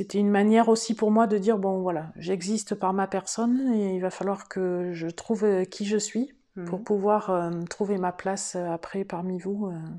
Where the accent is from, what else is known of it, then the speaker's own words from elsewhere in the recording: France; c'est comme on est français, on est né là-dedans, on est bercé par nos repas de famille